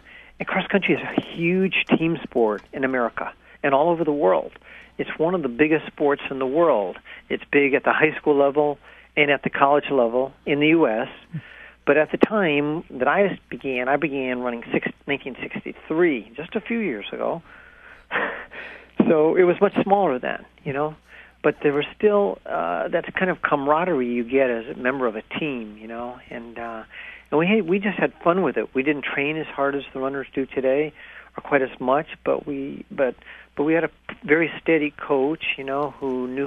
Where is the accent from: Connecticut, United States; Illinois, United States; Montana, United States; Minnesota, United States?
Connecticut, United States; Hartford; I grew up in, I'm from Hartford, Connecticut, and as a youngster there, I grew up, brother and two sisters